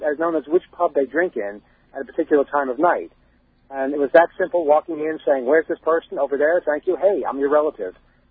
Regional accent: United States; I said, I might be your relative. I'm from the United States.

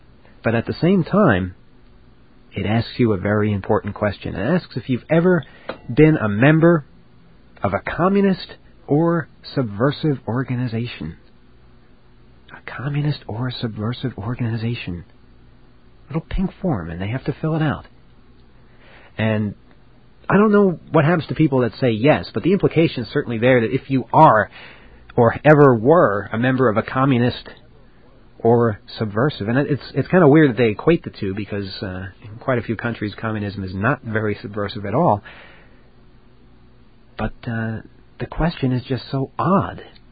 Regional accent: United States; I'm an American, and when I go overseas and come back, they don't ask me my political beliefs on the way back in.

